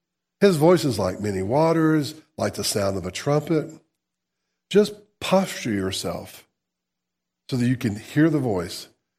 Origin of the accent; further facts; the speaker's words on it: the South, United States; because we're from the South